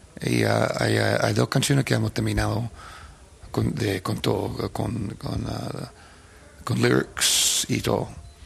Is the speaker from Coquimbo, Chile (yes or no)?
no; Viña del Mar, Valparaíso, Chile; I said, no, yo soy de Viña.